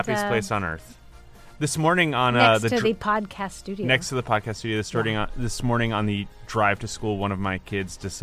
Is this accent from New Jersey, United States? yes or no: yes; New Jersey, United States; accent: New Jersey; But I just want to say I'm from New Jersey. I say things incorrectly.